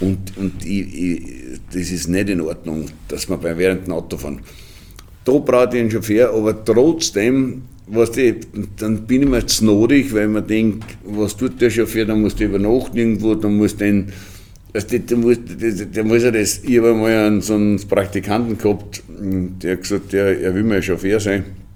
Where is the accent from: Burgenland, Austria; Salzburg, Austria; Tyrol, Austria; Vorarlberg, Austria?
Burgenland, Austria; Jois; Die ersten ich bin aus Jois und meine ersten Weingärten habe ich in Rust gekauft.